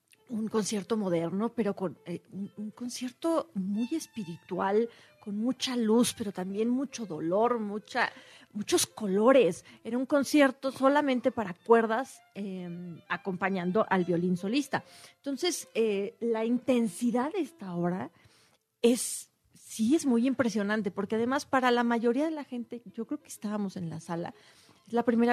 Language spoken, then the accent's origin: Spanish; Coyoacán, Mexico City, Mexico; A ver, pero yo soy de Coyoacán, yo soy mexicana, como el nopal.